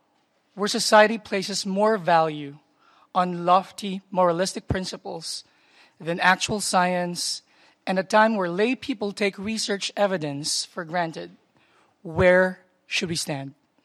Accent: Philippines; English is a second language; I came all the way from the Philippines.

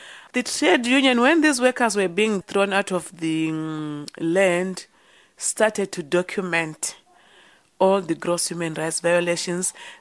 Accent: Marondera, Mashonaland East, Zimbabwe; I grew up in Marondera, 40 kilometers from Harare.

